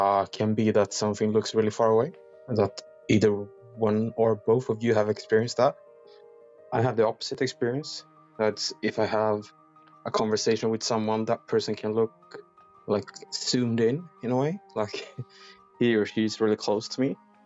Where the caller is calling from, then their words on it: Sweden; I'm from Sweden.